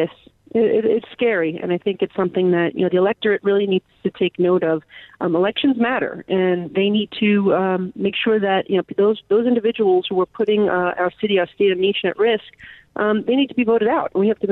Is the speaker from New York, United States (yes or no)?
yes; New York, United States; Well, as a New Yorker, I find it really scary.